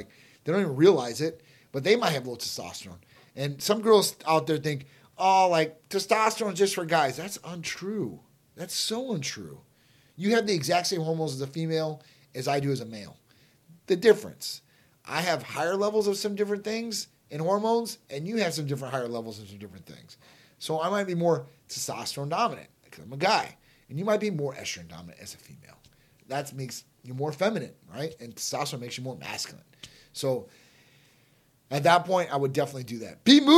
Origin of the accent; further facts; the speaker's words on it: Chicago, Illinois, United States; And I'm from the Midwest. I'm from Chicago originally.